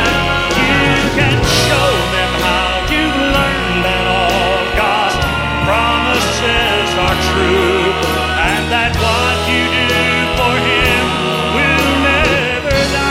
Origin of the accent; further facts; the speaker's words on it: Asheville, North Carolina, United States; the great thing about being here in the mountains, not only is this my hometown, Asheville, this is my home church, and it's great being at home.